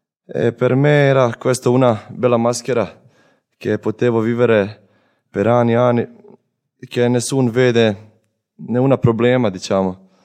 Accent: Bosnia & Herzegovina; Italian is a second language; sono croato ma vengo da Bosnia, quindi è mia storia. Vengo da una famiglia semplice, cristiana, tradizionale cristiana

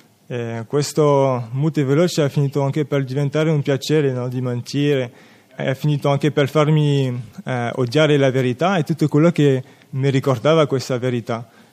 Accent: France; Italian is a second language; sono francese e vi chiedo subito scusa per tutti i sbagli di italiano che farò.

